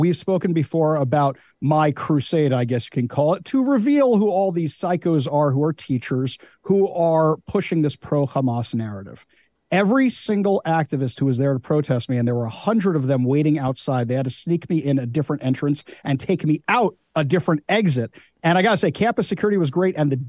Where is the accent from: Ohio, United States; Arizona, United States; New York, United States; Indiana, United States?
New York, United States; I'm a huge Mets fan. I'm from New York originally.